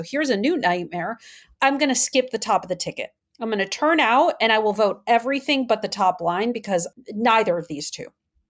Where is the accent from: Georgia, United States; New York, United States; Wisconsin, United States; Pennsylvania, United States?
Wisconsin, United States; you know, Wisconsin, my home state where I grew up, we won and lost on a margin of 0.7% and 1% respectively.